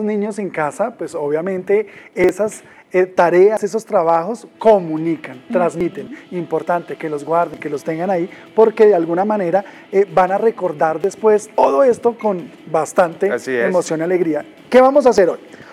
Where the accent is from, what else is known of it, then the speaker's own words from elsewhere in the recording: Santander, Colombia; Soy santandereano, vengo papá, mamá santandereanos.